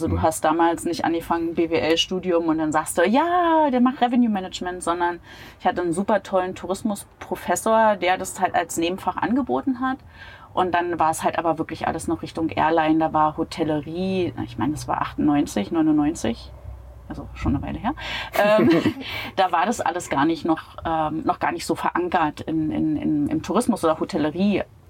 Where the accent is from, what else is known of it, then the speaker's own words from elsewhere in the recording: Perleberg, Brandenburg, Germany; born there; In der Prignitz, genau.